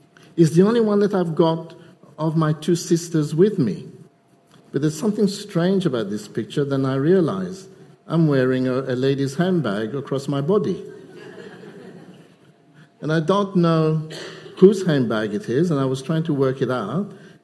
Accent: Mauritius; born there; now in England; So I was born in Mauritius, as I said

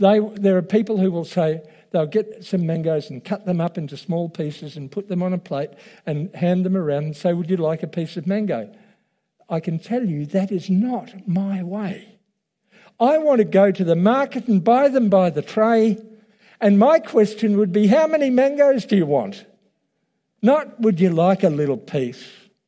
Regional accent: Tasmania, Australia; born there; also born or lived in New Zealand; I was born in Tasmania, and within a month, we were on our way to New Zealand.

